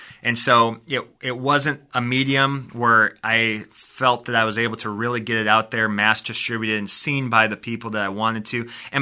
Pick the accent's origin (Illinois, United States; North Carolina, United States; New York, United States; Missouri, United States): Illinois, United States; Kelowna; I grew up in Kelowna, Illinois, okay. So a small town.